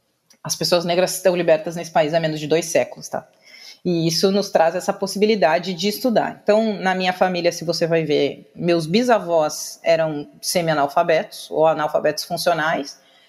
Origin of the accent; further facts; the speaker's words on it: Pelotas, Rio Grande do Sul, Brazil; aqui em Pelotas, no Rio Grande do Sul, de onde eu sou, de onde falamos, onde ficarei até a vacina sair, eu acho.